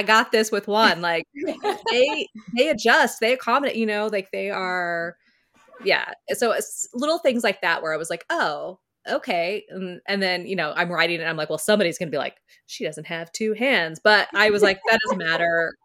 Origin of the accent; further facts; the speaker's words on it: Midwest, United States; I grew up in the Midwest. Everybody had four wheelers and dirt bikes and, you know, so I was familiar enough.